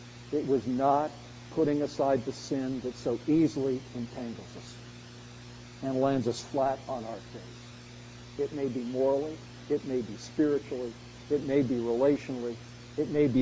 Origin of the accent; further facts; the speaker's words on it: Canada; As a Canadian, there is one vivid memory in my mind